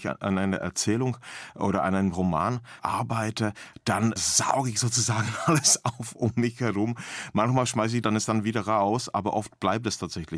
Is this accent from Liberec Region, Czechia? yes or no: yes; Lomnice nad Popelkou, Liberec Region, Czechia; now in Berlin, Germany; meine Heimatstadt Lomnice nad Popelkou im böhmischen Paradies sehr gerne den einen oder anderen Kasten Bier mit nach Berlin